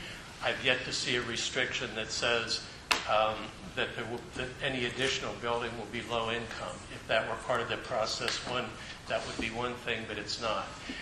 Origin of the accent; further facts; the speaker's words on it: Woodacre, California, United States; I'm from Woodacre.